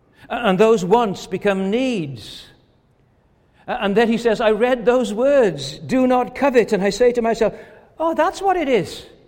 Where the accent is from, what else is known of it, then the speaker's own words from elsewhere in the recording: Wales, United Kingdom; But I come from Pembrokeshire, which is on the southwest tip of Wales, just before you go across to Ireland.